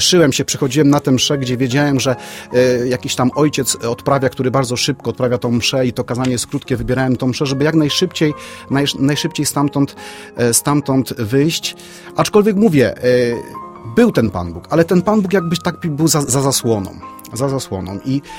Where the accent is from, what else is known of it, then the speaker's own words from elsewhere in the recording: Trzeboszowice, Opole Voivodeship, Poland; also born or lived in Paczków; pochodzę z rodziny wiejskiej. Urodziłem się w miejscowości Paczków, ale pochodzę z Trzeboszowic. To jest miejscowość niedaleko od miejsca zamieszkania mojego w tym momencie, w Odmuchowa. To jest około 7 kilometrów.